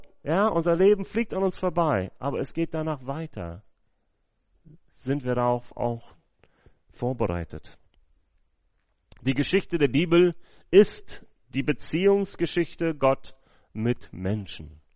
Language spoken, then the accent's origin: German; United States; Also dafür hätte er wirklich auch in Amerika, wo ich herkomme, eine Todesstrafe dafür bekommen können.